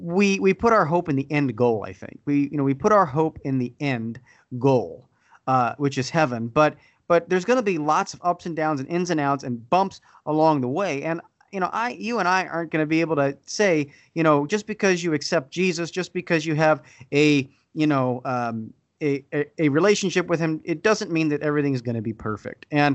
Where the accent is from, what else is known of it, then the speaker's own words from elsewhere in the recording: Philadelphia, Pennsylvania, United States; now in Wisconsin, United States; I was born and raised out in Philadelphia, but I moved to Wisconsin.